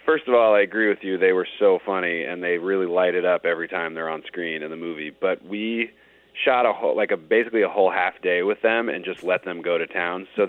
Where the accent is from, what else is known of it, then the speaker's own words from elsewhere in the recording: Berkeley, California, United States; Well, we grew up in the Bay Area in Berkeley.